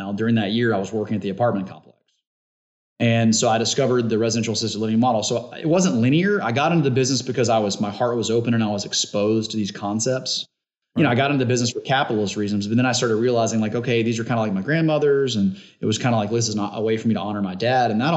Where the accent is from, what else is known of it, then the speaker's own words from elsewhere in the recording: Shreveport, Louisiana, United States; Grew up in Shreveport, Louisiana.